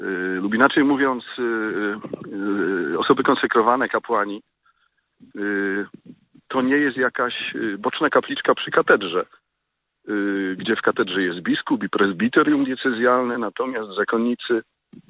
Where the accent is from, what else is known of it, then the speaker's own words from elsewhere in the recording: Podgrodzie, Subcarpathian Voivodeship, Poland; w mojej rodzinnej wiosce, w mojej parafii. Przyjechałem mamę odwiedzić w Podgrodzie, na Podkarpaciu koło Dębicy